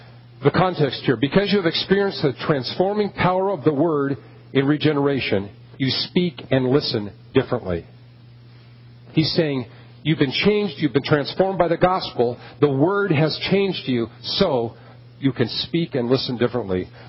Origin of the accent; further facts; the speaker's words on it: California, United States; or at least where I was from California, so we just didn't do it there where I was growing up.